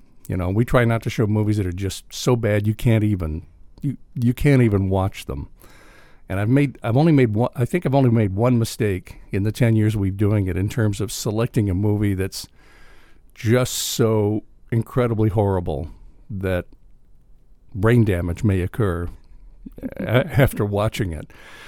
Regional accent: Texas, United States; I grew up in South Texas, and we had a Spanish language television channel in San Antonio.

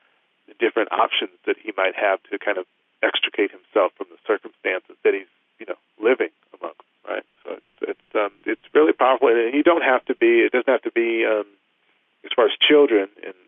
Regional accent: Missouri, United States; moved away as an adult; also born or lived in New York City; I was born and raised in Missouri and went to school in Iowa, in college in Iowa, and moved to New York City after graduation.

